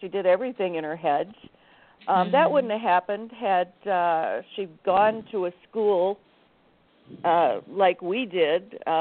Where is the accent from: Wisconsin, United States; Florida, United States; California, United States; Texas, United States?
Wisconsin, United States; I'm from Wisconsin, so it gets cold up here. Nothing grows in the wintertime.